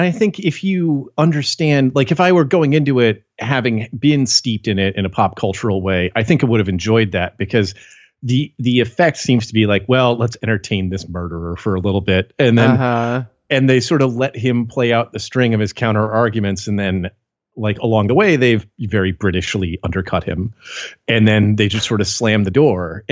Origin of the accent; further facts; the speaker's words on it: California, United States; I grew up in the Bay Area. I knew a lot of people who were there for the counterculture, you know, in the 60s